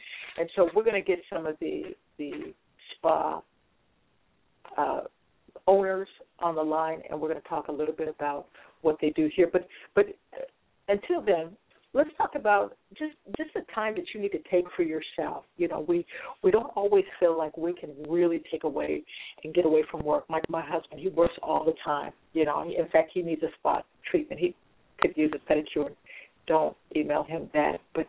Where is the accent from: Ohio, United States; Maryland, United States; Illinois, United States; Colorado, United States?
Illinois, United States; now in Pleasant Hill, United States; I'm actually from the Midwest, Illinois, and if you're from Illinois, the Midwest, you know that the lands are like flat.